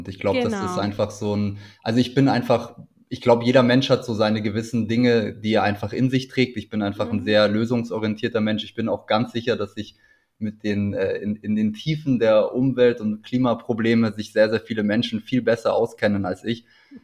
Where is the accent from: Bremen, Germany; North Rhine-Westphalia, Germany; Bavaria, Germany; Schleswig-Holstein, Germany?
Bavaria, Germany; Munich; born there; now in Berlin, Germany; Ich bin 32 Jahre alt, gebürtiger Münchner, lebe mittlerweile in Berlin